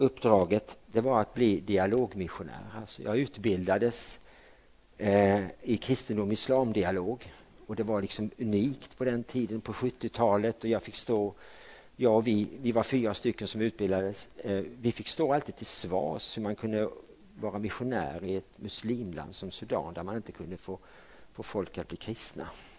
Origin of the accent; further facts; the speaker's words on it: Karlskrona, Blekinge, Sweden; Jag är från Karlskrona, jag är från stan som man säger där borta med sina diftonger.